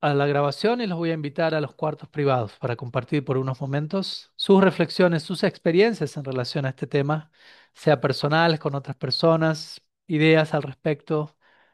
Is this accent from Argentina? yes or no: yes; Argentina; now in Argentina (travelling); Previamente me encontraba más tiempo en mi país natal, en Argentina, y quizás viajaba un poco, brevemente, un par de meses al año máximo. Ahora es a la inversa, un mes al año como mucho voy para Argentina